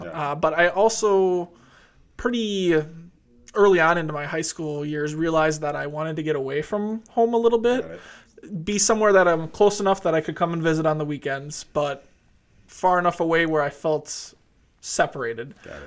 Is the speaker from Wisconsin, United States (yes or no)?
yes; Whitewater, Wisconsin, United States; back in my hometown of Whitewater, down in southern Wisconsin